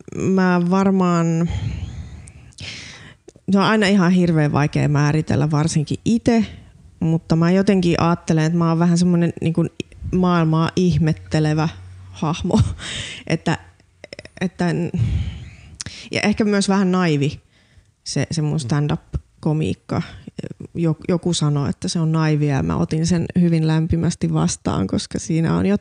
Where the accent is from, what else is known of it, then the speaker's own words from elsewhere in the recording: Laihia, Ostrobothnia, Finland; Mä oon vahvasti maalta, kotoisin Pohjanmaalta. Ja mä oon tämmönen 40-vuotias koira-intoilija, metsänomistaja.